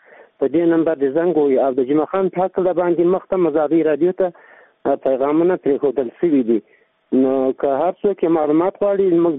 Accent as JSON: {"language": "Pashto", "region": "Paktika", "country": "Afghanistan", "said": "د پکتیکا دی ولایت د جانخیل ولسوالی تاسو سره په تماس کې یم."}